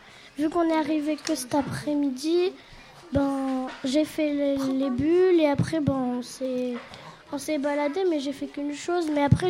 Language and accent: French; Saint-Estève, Occitanie, France; De Saint-Estève.